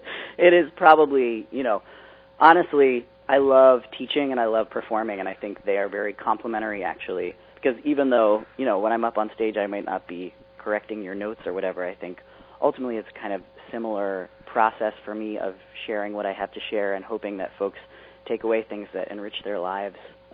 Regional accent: Ashland, Virginia, United States; I got to play in my hometown for the second time, which is this small town called Ashland, Virginia, about half an hour north of Richmond.

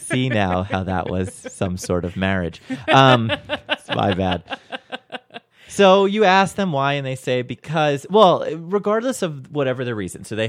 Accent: New Jersey, United States; So over in New York, where I am from, I'm from New Jersey, but I say New York on this show.

